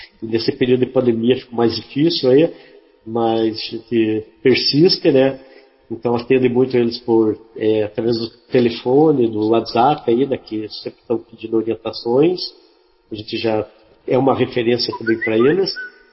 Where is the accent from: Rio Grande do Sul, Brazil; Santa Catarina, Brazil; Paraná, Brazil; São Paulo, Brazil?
Paraná, Brazil; Curitiba; Aí eu comecei trabalhando aqui em Curitiba mesmo, eu sou daqui de Curitiba.